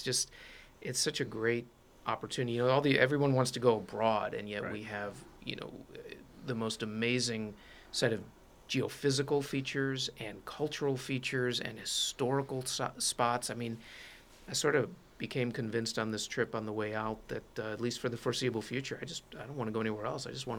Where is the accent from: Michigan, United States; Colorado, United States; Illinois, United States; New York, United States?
Illinois, United States; I'm from Illinois, so it's sort of a natural Midwest thing to do.